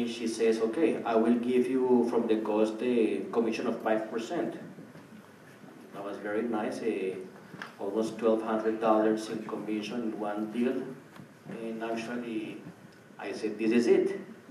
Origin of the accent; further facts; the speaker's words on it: Bogota, Bogotá, Colombia; I grew up in Bogota, Colombia. We didn't have much of cultural events that took place over there.